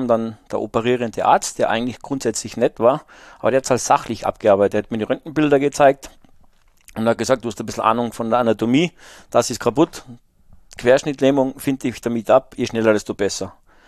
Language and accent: German; Salzburg, Austria; Ja, ich bin halt in den Bergen Salzburg aufgewachsen